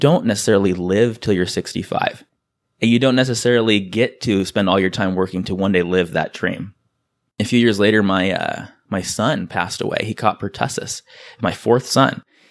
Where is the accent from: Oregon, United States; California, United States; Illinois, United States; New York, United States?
California, United States; San Diego; And I'm from San Diego.